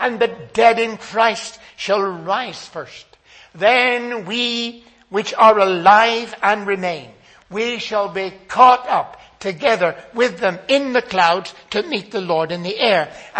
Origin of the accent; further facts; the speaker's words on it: Northern Ireland, United Kingdom; I come from Northern Ireland. Northern Ireland had 30 years of Big Bangs.